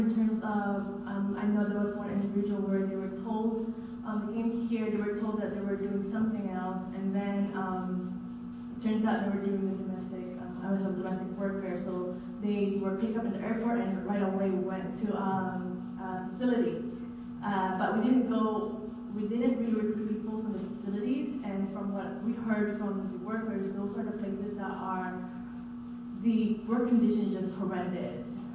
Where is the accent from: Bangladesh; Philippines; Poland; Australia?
Philippines; moved away; when I was speaking to them in Tagalog or Cebuano. So, and then seeing that I was Filipino, I'm a Filipino immigrant as well